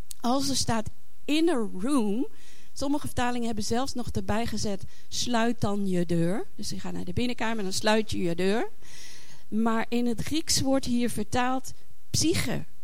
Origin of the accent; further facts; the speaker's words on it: Deventer, Overijssel, Netherlands; ik kom uit Deventer. Ik ben getrouwd met Giovanni